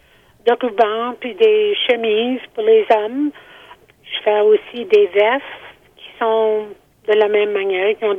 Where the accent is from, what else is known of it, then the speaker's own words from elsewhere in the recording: Manitoba, Canada; moved away as an adult; also born or lived in Calgary / Edmonton; Ben, j'ai vécu un peu à Calgary, à Edmonton, différents endroits un peu, mais maintenant, quand je suis venue de Manitoba, j'avais 19 ans.